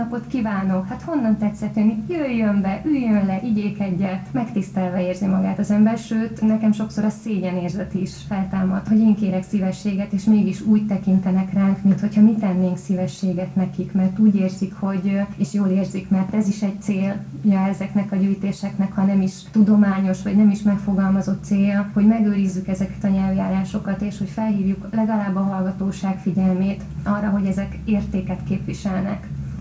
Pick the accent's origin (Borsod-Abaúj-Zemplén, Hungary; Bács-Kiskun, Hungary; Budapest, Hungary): Budapest, Hungary; Én pesti vagyok, aztán én vagyok az egyetlen a gyűjtő csapatban, akinek nincsenek vidéki gyökerei. Világéletemben városi környezetben nőttem föl